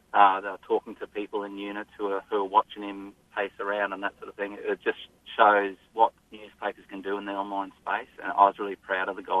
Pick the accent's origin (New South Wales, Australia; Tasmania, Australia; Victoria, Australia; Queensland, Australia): Queensland, Australia; Gympie; I've been born and bred in Gympie, so Gympie's my life, and the Gympie Times have been part of my whole life.